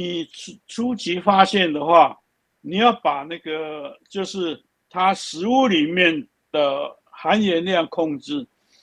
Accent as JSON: {"language": "Chinese", "country": "China"}